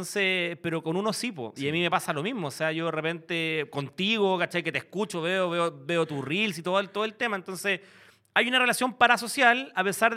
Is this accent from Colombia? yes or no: yes; Colombia; born there; Soy colombiano.